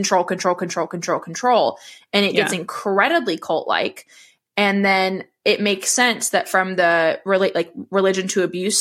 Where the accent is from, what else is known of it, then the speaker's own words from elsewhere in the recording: Washington, United States; I'm from Washington.